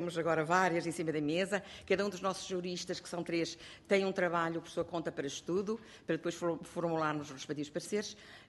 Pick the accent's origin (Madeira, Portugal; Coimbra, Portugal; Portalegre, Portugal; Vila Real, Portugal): Vila Real, Portugal; a gente olha à nossa volta em Vila Real, sou de Vila Real, olha à minha volta